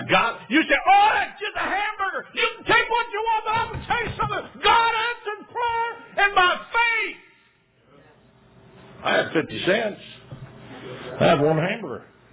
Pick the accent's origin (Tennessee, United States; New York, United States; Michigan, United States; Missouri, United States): Michigan, United States; When I was growing up in Michigan, we used to cut mustard out of our beans and our corn.